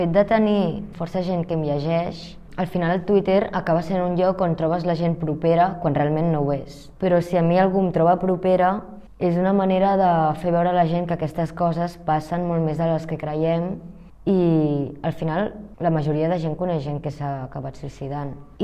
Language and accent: Catalan; Catalonia, Spain; also born or lived in China; Soc una noia de 17 anys, vaig néixer a la Xina i amb 14 mesos ja vaig venir aquí.